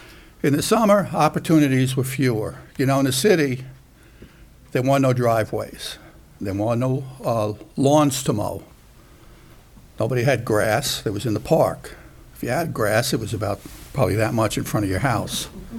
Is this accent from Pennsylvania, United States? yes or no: no; Brooklyn, New York, United States; where I grew up, Brooklyn, New York, during the 1950s and 60s, all the way up to the 70s. You know, growing up in New York, we didn't have much money or possessions